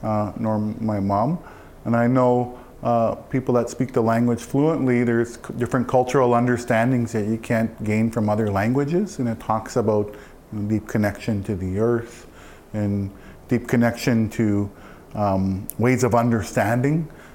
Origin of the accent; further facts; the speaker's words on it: Ontario, Canada; now in Toronto, Canada; I'm Ojibwe from Nipissing First Nation, and I currently live in Toronto with my family